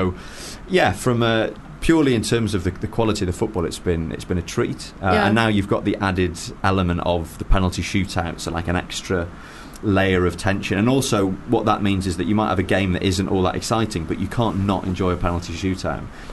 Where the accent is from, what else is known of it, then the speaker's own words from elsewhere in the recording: Wales, United Kingdom; I'm Welsh